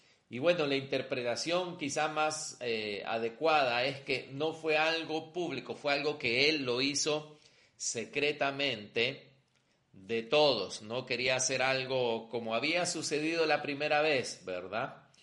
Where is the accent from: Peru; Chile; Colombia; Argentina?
Peru; somos peruanos, ¿no? ¿Qué nos identifica ser peruanos? Que hemos nacido en el Perú.